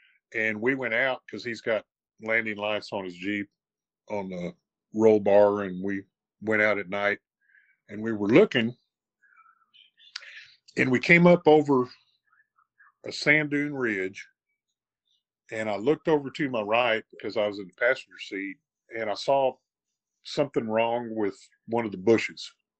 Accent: El Paso, Texas, United States; born there; Well, hello … I was born in El Paso, Texas.

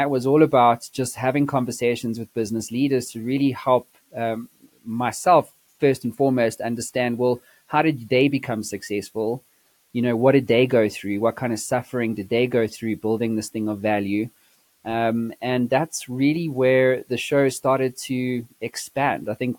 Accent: South Africa; also born or lived in London; now in United States; So obviously, you can hear I'm not from America. I don't hail from America. Actually, my origin story started in South Africa. And I've now moved to the States.

